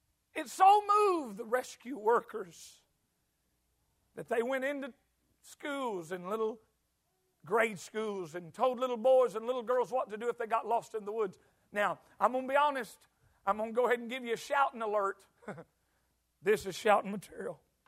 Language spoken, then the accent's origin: English; Arkansas, United States; Now, I'm from Arkansas, you're from Georgia.